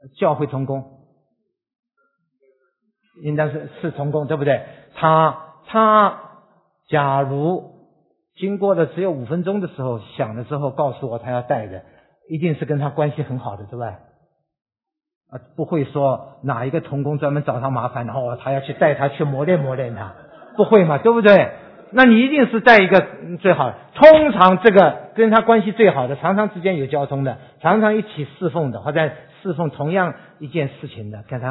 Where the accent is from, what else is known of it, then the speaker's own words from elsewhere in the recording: Shanghai, China; born there; accent: Jiangzhe; 我的国语不太好啊，因为我生在上海，所以我的国语啊，江浙口音很重。